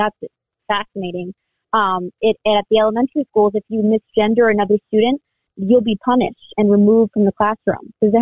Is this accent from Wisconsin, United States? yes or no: yes; Wisconsin, United States; I've listened in on them in Wisconsin, in my hometown, to the teachers